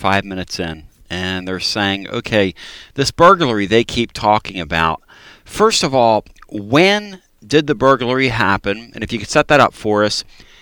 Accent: Pennsylvania, United States; I'm originally from Pennsylvania.

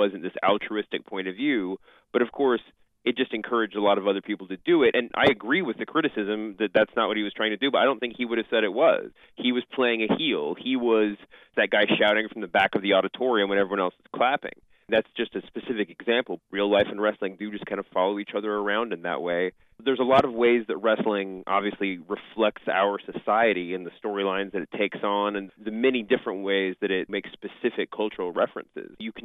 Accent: Louisville, Kentucky, United States; I grew up in Louisville, Kentucky, so I got Memphis wrestling every Saturday

